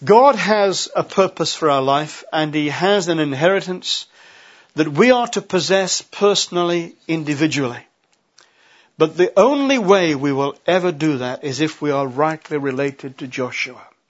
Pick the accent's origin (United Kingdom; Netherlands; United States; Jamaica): United Kingdom; West Midlands; we do have English as our first, well, a kind of English as our first language. But we come from North Staffordshire, and when we were children, they still fairly regularly used thee and thou.